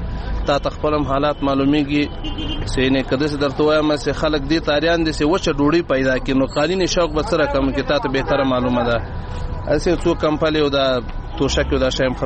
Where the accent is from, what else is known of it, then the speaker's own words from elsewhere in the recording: Logar, Afghanistan; زه د لوګر ولایت اوسیدونکی یم.